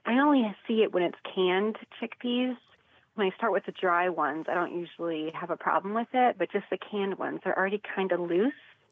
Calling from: Blandon, Pennsylvania, United States; Blandon, Pennsylvania.

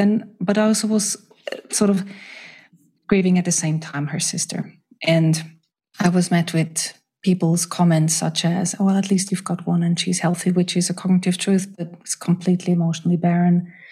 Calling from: Switzerland; I'm joining from Switzerland.

